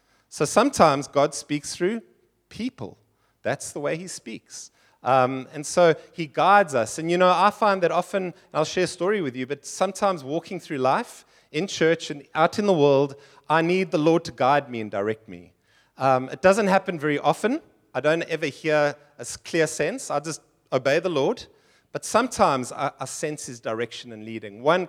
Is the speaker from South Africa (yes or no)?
yes; South Africa; Now, ek is Engels. Okay? Ek's a rooinek. All right? I'm as English as you get.